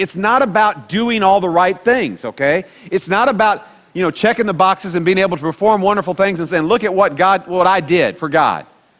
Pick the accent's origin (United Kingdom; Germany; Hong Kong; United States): United States; Kansas City, Missouri; I mean, I'm a Missouri boy. That's where I grew up. And so as a kid, you know, I was from the Kansas City area